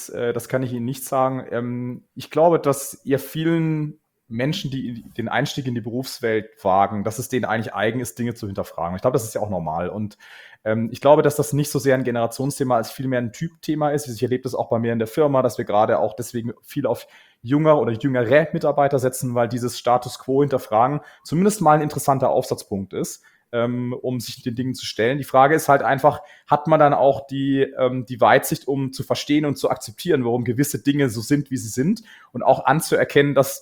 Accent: Karlsruhe, Baden-Württemberg, Germany; born there; also born or lived in Munich

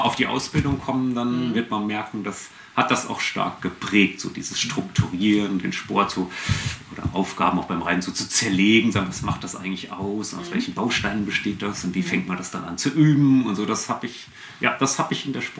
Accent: Fulda, Hesse, Germany; Ursprünglich geboren in Fulda, genau. Oh. Hab aber eigentlich immer irgendwo in Hessen war ich immer irgendwie unterwegs.

